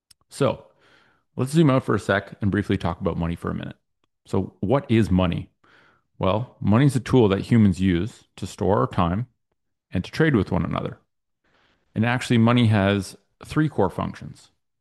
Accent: Canada; So I'm Canadian. I'm going to speak from a Canadian context.

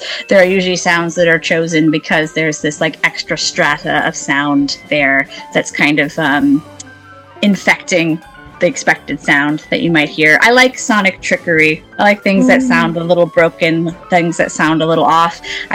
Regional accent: Mount Pearl, Newfoundland and Labrador, Canada; moved away as an adult; also born or lived in St. John's / Toronto; don't normally know the actual city where I'm from, which is called Mount Pearl. But we don't have a hospital there, so technically I was born in St. John's. And I lived there until I was 23

